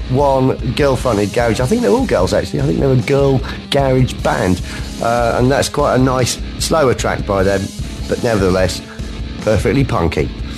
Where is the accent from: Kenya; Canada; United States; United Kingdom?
United Kingdom; England; as an Englishman